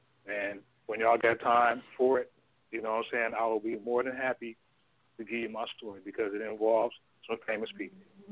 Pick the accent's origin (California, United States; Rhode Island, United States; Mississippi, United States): California, United States; Oakland; I'm from Oakland. That's where I'm from. I'm from Oakland, but I'm from East Oakland